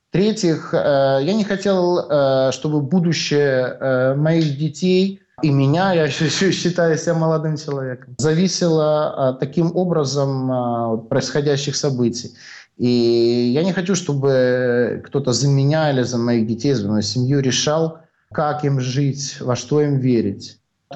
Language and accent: Russian; Russia; born there; Слышите, русский язык — это мой родной язык.